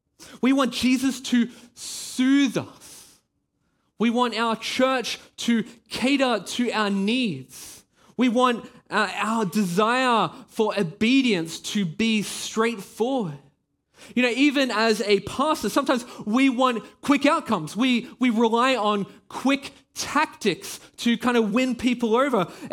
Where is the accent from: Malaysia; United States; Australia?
Australia; now in Belgium; Now, I'm not Belgian. Well, actually, I am now. I've got citizenship now. But I am Australian. You know, you can probably hear it in my voice.